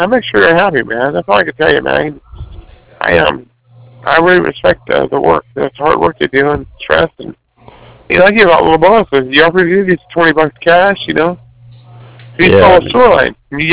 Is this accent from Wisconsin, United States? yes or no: no; California, United States; And I'm a Californian, depending on the peninsula now.